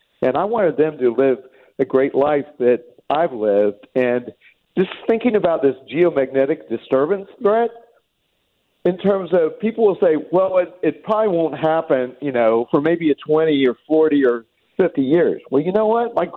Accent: Independence, Missouri, United States; I'm also a Missouriite. I grew up in Independence, Missouri, so glad to be with you Missouriites.

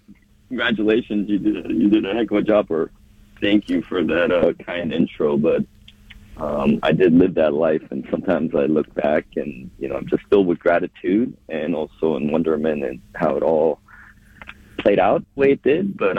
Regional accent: Springfield, United States; it was really truly a village, you know, experience growing up in Springfield, where the entire school rallied around, you know, the one or two ESL teachers

